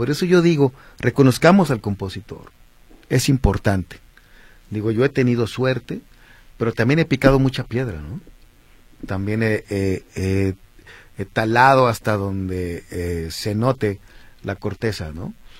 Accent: Colombia; Y como buen colombiano, y dije, ah, así le puse, ¿no?

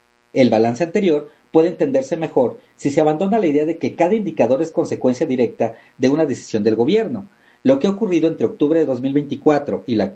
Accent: Mexico; es indispensable para ir resolviendo los problemas que nos aquejan como mexicanos y que son muchos.

